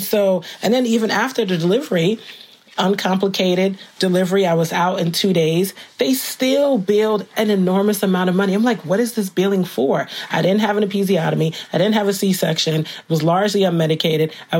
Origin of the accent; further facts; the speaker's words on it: New Jersey, United States; I've done a lot of work also in my home state of New Jersey